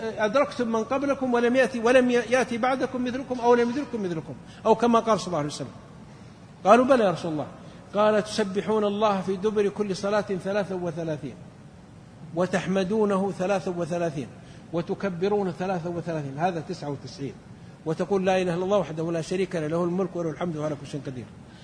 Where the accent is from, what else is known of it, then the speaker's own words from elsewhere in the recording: Saudi Arabia; في رجل عندنا في السعودية كان هو عامي